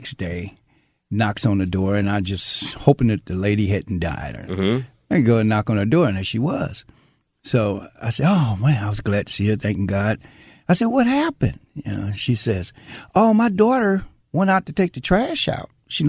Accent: St. Louis, Missouri, United States; Well, I grew up in North St. Louis, over by Beaumont High School, Van Deventer, Natural Bridge, in that area.

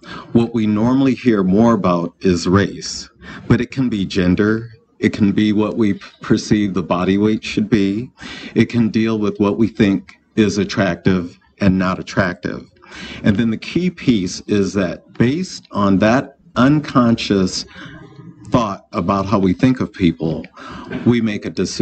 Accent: Michigan, United States; also born or lived in the South; I just recently, 5 years ago, returned to my home state of Michigan, because I lived my adult life in the South.

